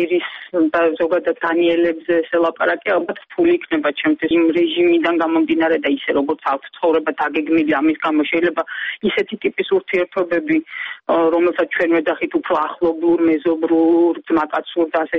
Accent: Adjara, Georgia; მართალი გითხათ მე თუ აჭარელი ვარ მე უფრო მიყვარს ოჯახში თევზი ვიდრე რომელიმე ჩემი ოჯახის წევს

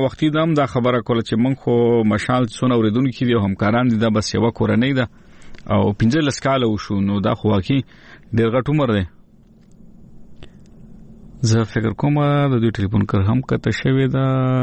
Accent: Khost, Afghanistan; زه د خوست یم

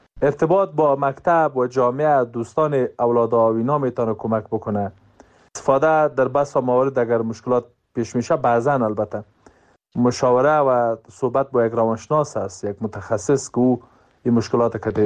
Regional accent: Afghanistan; با هموطنان ما به عنوان یک افغان

